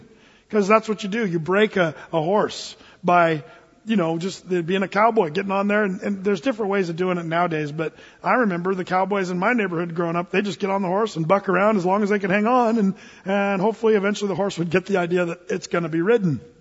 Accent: California, United States; We're all from California anyway

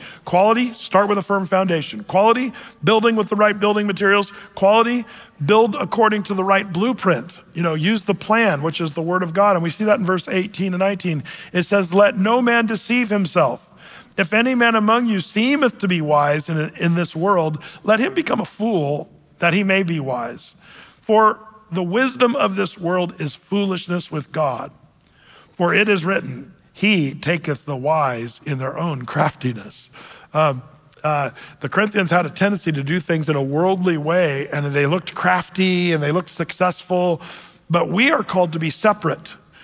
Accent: United States; sometimes I think we as Americans think we're wise because we're American.

